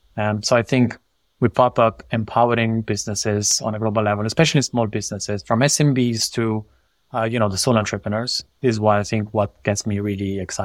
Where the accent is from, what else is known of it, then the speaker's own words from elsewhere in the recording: Italy; moved away as an adult; I'm originally from Italy. I left Italy in my early 20s after a degree in psychology